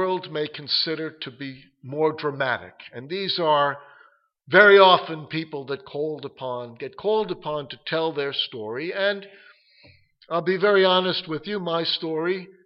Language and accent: English; New York City, New York, United States; And growing up in New York City, as I did, going to Hebrew school, preparing for my bar mitzvah